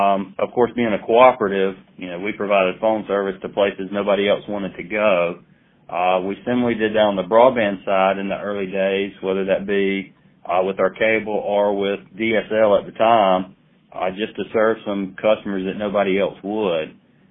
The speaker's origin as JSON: {"language": "English", "town": "Conway", "country": "United States", "tie": "born or raised there", "said": "Like I said, I grew up right here in Conway, so I've loved the area."}